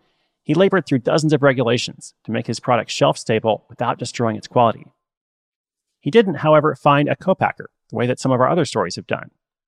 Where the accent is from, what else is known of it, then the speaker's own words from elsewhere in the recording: Portland, Oregon, United States; I'm going to check out Pozzoli to the people myself when I am in my hometown of Portland, Oregon.